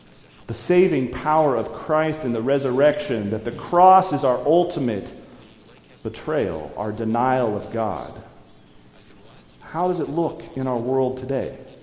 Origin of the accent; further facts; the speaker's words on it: Pacific Northwest, United States; I grew up Presbyterian. I grew up in churches in the Pacific Northwest.